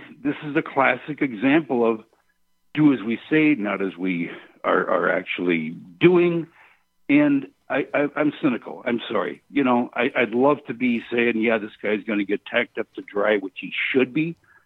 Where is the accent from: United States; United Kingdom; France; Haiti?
United States; Milwaukee, Wisconsin; well, I'm from Milwaukee. I grew up around El Verno College. So I grew up in a spit of greenfield surrounded by Milwaukee.